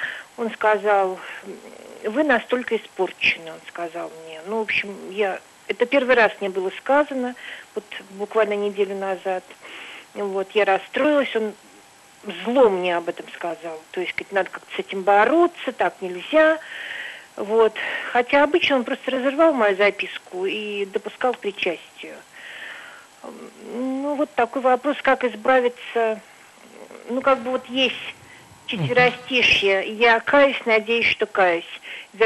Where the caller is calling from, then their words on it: Saint Petersburg, Russia; Добрый вечер, я звоню из Санкт-Петербурга